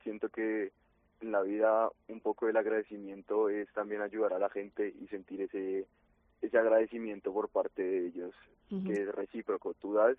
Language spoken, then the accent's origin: Spanish; Colombia; now in Ávila, Spain; Yo soy de Colombia.